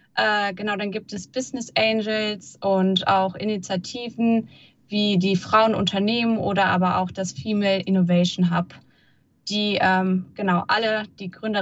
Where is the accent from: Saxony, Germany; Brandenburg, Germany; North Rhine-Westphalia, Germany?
North Rhine-Westphalia, Germany; Cologne; now in Wuppertal, Germany; Nee, ich komme tatsächlich ursprünglich aus Köln, aber mich hat das Studium damals nach Wuppertal gezogen. Deswegen bin ich schon seit 5,5 Jahren jetzt quasi Wuppertalerin.